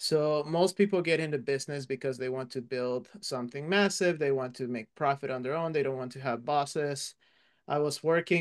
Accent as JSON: {"language": "English", "town": "Manassas", "region": "Virginia", "country": "United States", "tie": "born or raised there", "said": "the house that I grew up in Manassas, Virginia"}